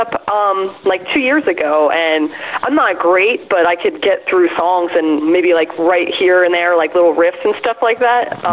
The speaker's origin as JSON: {"language": "English", "town": "Norristown", "region": "Pennsylvania", "country": "United States", "tie": "born or raised there", "said": "Yeah, Norristown. It's like a little bit outside of Philadelphia."}